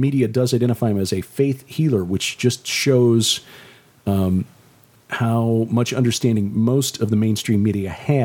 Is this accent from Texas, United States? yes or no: no; Chicago, Illinois, United States; I'm from Chicago. What do I know?